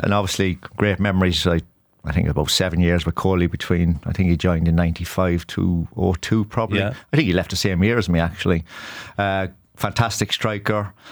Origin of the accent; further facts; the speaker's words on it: Cork, Munster, Ireland; And it's great growing up in Cork because, as you said, the choice of sports when you grow up is fantastic.